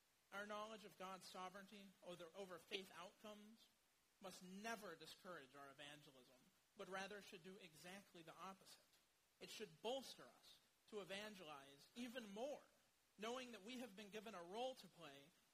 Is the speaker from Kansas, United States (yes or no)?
yes; Kansas, United States; I'm originally from Kansas, so in my early years